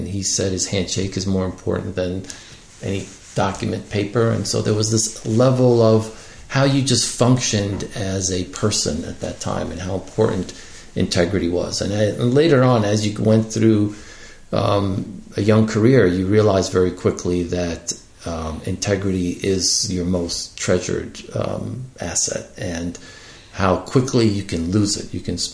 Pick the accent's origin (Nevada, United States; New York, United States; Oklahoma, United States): New York, United States; Queens; I'm from Queens. Where are you from? Queens. Where did you go to school? PS 131. Where did you go? PS 131. It was really an amazing elementary school, one of the best in New York City at the time. And then I went to Jamaica High School.